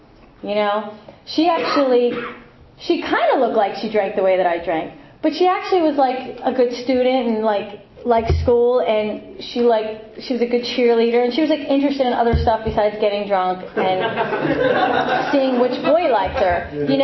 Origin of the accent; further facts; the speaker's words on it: Ramsey, United States; he's from my hometown, which I grew up in Ramsey, which is, like, about a half hour, 45 minutes, I guess, north of here